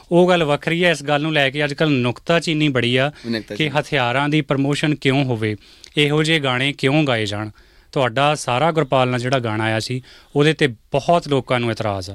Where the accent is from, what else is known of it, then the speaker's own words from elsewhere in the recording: Narangwal, Punjab, India; ਮੇਰਾ ਪਿੰਡ ਨਾਰੰਗਵਾਲਾ ਕਿਲਾ ਰਾਏਪੁਰ ਦੇ ਬਿਲਕੁਲ ਨਾਲ